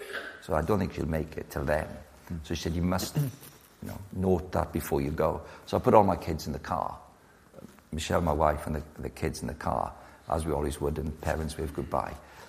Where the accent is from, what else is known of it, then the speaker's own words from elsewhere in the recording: Farnborough, South East England, United Kingdom; born there; So I was born in Farnborough.